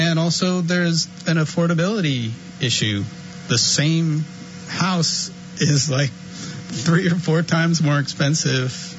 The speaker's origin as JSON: {"language": "English", "town": "Palo Alto", "region": "California", "country": "United States", "tie": "born or raised there", "said": "talking about growing up in Palo Alto, being in this tech hub early, late 90s"}